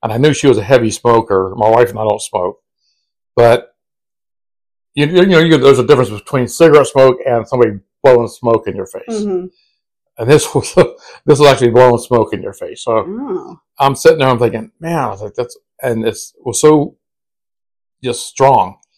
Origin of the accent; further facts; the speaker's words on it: Newton Falls, Ohio, United States; also born or lived in Warren, Ohio; So, since Angie is from my hometown of Newton Falls, Ohio, we are the city with...